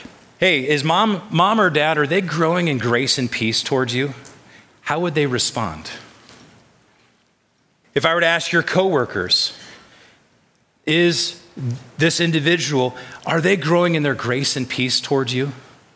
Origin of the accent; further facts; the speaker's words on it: California, United States; I was growing up in the Bay Area of California, there was a sports radio show called KNBR 680, greatest sports channel on the planet.